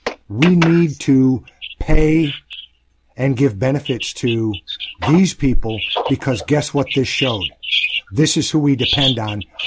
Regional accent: Ann Arbor, Michigan, United States; because of the ideals I grew up with just outside of Detroit, Ann Arbor, in the late 60s and 70s

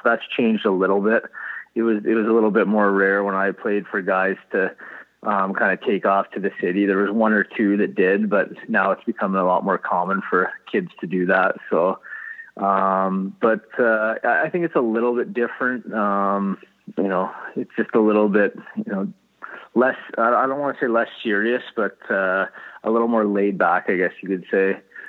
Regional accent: Whitby, Ontario, Canada; It was great, actually. It was kind of your typical hometown hockey type of thing where you play on a team in novice and peewee and stuff

